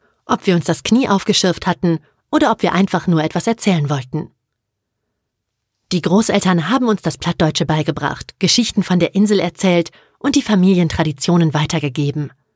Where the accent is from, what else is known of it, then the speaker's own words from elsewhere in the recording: Pellworm, Schleswig-Holstein, Germany; Als Kind auf Pellworm aufzuwachsen, bedeutet vor allem, frei zu sein. Und trotzdem behütet.